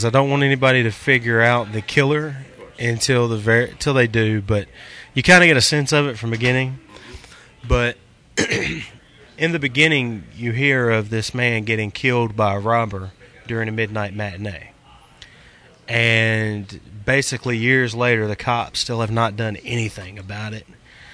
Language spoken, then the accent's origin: English; Virginia, United States; I shot some in Franklin County, which is my hometown, and I shot some in Roanoke, Virginia as well.